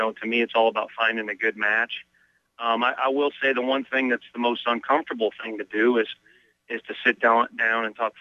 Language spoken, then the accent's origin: English; St. Louis, Missouri, United States; someone who was born and raised in St. Louis